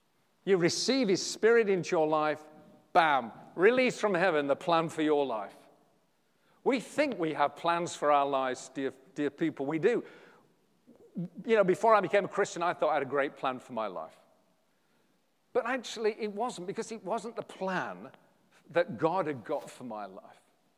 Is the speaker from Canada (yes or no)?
no; England, United Kingdom; We're English. We live in Southwest Sheffield.